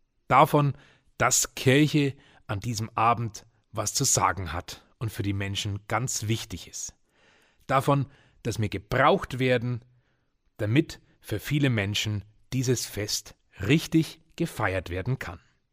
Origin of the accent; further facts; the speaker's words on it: Heinersreuth, Bavaria, Germany; Und die begann in meiner Heimatgemeinde Heinersreuth bei Bayreuth damals in den 80er Jahren.